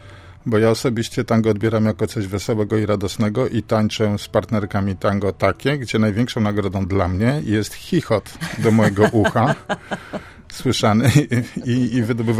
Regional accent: Gdańsk, Pomeranian Voivodeship, Poland; jestem z Gdańska.

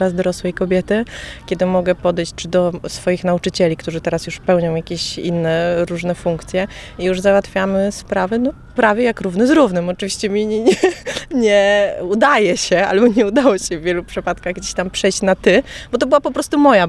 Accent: Gdynia, Pomeranian Voivodeship, Poland; ja się urodziłam w Gdyni, w szpitalu w Rydłowie nawet, więc jestem gdynianką od urodzenia i mieszkanką Gdyni byłam też przez lat 30 parę nawet chyba.

